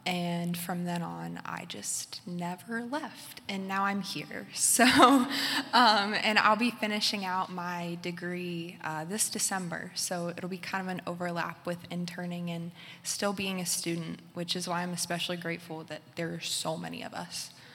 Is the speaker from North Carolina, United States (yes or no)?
yes; Wilmington, North Carolina, United States; I'm from Wilmington, so the beach. Which I miss it very much.